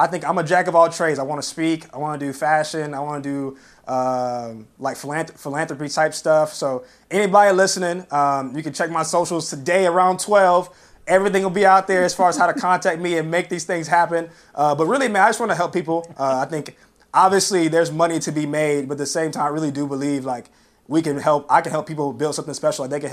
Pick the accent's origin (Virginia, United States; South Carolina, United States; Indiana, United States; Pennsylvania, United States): South Carolina, United States; I think I'm from the upstate. I'm from South Carolina.